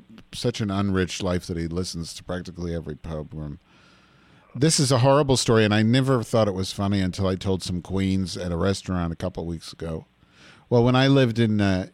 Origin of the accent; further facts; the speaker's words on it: East Coast, United States; now in Carmel, United States; here we came from the East Coast where everybody's liberal.